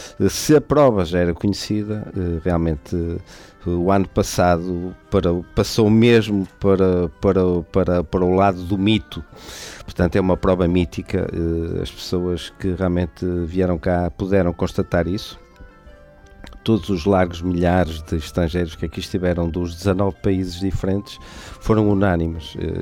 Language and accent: Portuguese; Norte, Portugal; e ainda por cima somos nortenhos, somos minhotos.